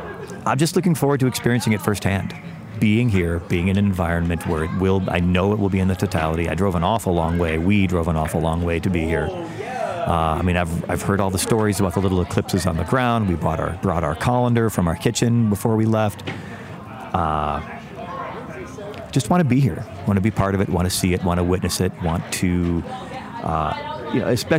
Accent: Huntsville, Alabama, United States; born there; now in Glendale, United States; I am currently living in Glendale, California. I was born in Huntsville, Alabama, where the Redstone Arsenal is and where the Marshall Space Flight Center.

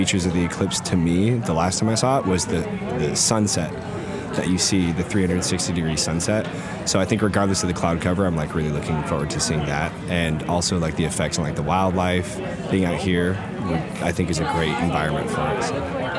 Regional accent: Boise, Idaho, United States; I'm from Boise, Idaho.

